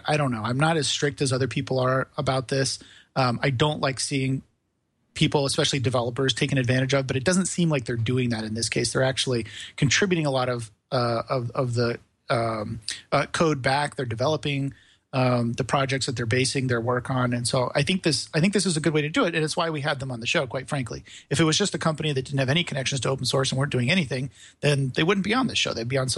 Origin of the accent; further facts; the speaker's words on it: Benicia, California, United States; which I founded a Makerspace here in my hometown of Benicia.